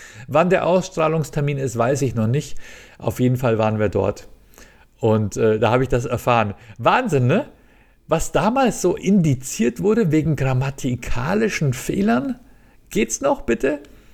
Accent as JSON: {"language": "German", "region": "Bavaria", "country": "Germany", "said": "Und ich als Bayer, als Idiot, ich war völlig verunsichert"}